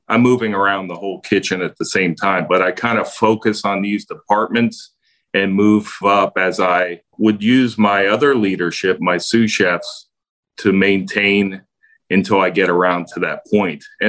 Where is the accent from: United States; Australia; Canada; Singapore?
United States; Hershey, Pennsylvania; I grew up in Hershey, PA. You know, my dad played for the Hershey Bears and we got all the chocolate we wanted for free. But that was a great town to grow up in for what I do, because that town is all built on hospitality.